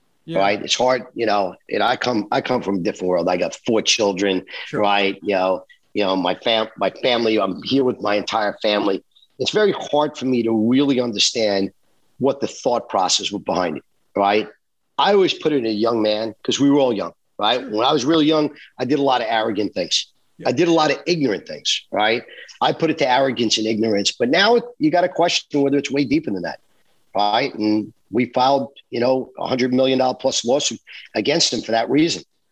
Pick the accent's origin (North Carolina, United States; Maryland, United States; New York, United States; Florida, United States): New York, United States; I'm from New York, right?